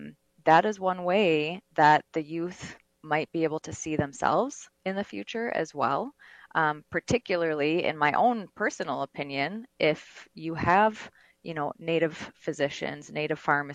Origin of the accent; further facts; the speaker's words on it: Tyendinaga, Ontario, Canada; I'm Mohawk, and I'm from Tyendinaga Mohawk territory, which is in southern Ontario.